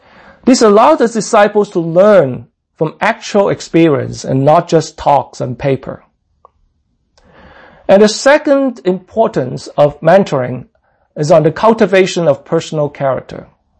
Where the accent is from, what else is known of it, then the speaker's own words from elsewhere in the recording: Hong Kong; now in Toronto, Canada; I emigrated from Hong Kong to Toronto in 1985 and attended the Chinese Gospel Church, our mother church in Chinatown around Dundas and Spadina.